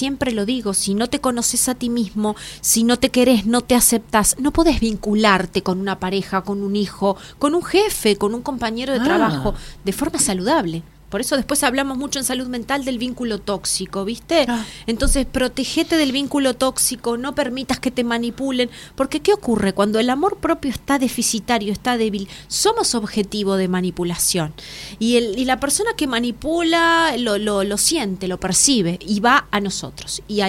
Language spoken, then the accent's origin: Spanish; Montevideo, Uruguay; Exactamente, de Montevideo, y saben que vengo muy seguido aquí a Buenos Aires